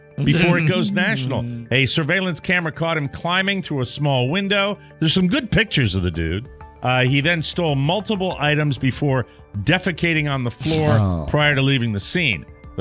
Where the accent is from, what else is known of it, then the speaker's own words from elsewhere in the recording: Fort Myers, Florida, United States; And now a little something-something from my hometown. Authorities are asking the public to help identify the man who broke into a Joe's Crab Shack in Fort Myers